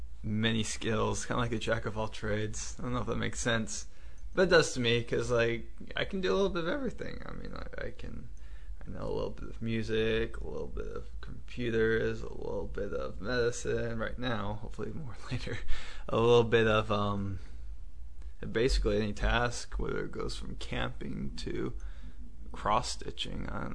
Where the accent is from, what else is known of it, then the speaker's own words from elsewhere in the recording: the South, United States; I grew up in the South, and that had a lot to do with who I am. I grew up in a very small town of about 2,000 people, so everyone knew each other, really.